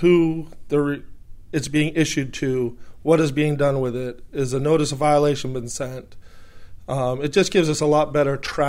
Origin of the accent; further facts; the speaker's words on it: Northern United States, United States; now in Southern United States; I'm from Northern Territories, as I guess they call it here. But I'm a Yankee, but now I've been here about 20 years, so I guess I'm a Southerner now.